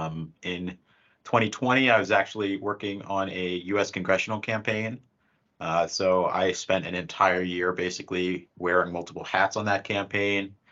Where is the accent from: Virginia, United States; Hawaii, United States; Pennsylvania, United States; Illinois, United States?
Pennsylvania, United States; I'm from Pennsylvania, so we have John Fetterman now in the Senate.